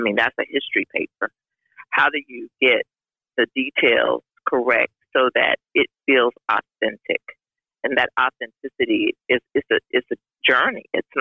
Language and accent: English; the South, United States; It wasn't as hard because I grew up in the South. So I know what that dialect sounds like.